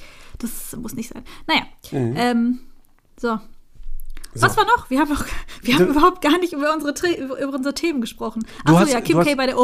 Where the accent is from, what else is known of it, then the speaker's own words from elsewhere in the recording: Heidelberg, Baden-Württemberg, Germany; born there; Und das ist ja allgemein bekannt, dass ich Heidelbergerin bin. Mhm. Gebürtige Heidelbergerin. Dementsprechend habe ich auch eine Verbindung zu Heidelberg.